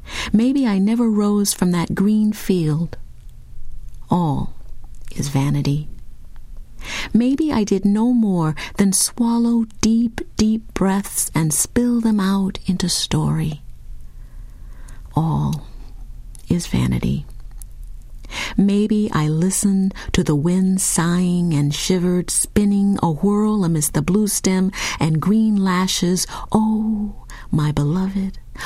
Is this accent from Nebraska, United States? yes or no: yes; Lincoln, Nebraska, United States; I grew up in Lincoln, Nebraska, and the Nebraska landscape is beautiful, these long, low rolling hills.